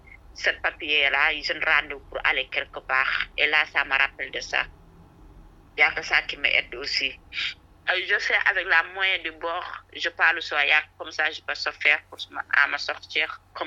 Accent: Senegal; et je suis sénégalaise.

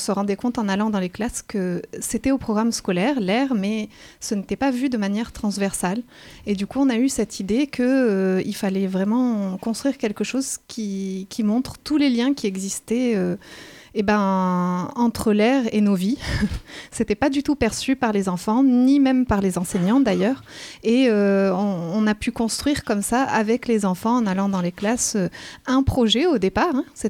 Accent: French Polynesia; j'ai grandi très proche de la nature puisque j'ai grandi en Polynésie française et j'étais bien plus proche de la nature qu'on ne peut l'être quand on habite en ville

